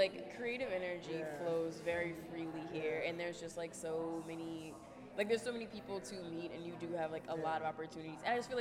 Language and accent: English; New Orleans, Louisiana, United States; When I was growing up in the Lower Ninth Ward, I grew up on Lizardia Earth Court. I lived in a shotgun double, two-bedroom shotgun double.